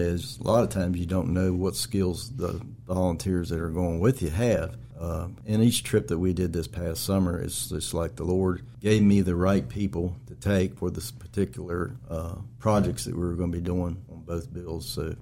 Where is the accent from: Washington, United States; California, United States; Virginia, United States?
Virginia, United States; Harrisonburg; we're from Harrisonburg, and we drove 350 miles to Asheville to serve.